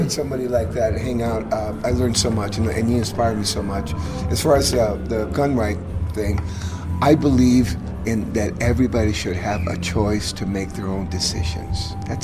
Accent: Tijuana, Baja California, Mexico; I grew up in Mexico.

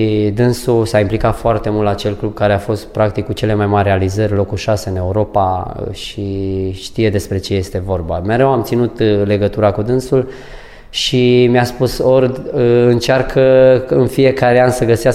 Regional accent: Timiș County, Romania; sunt bănățean, sunt din zonă și știu ce înseamnă Timișoara

